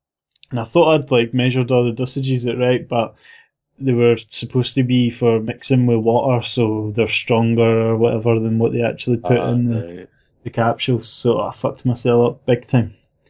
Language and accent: English; Scotland, United Kingdom; All they need to know is … I'm 26, I'm Scottish, blah, blah, blah.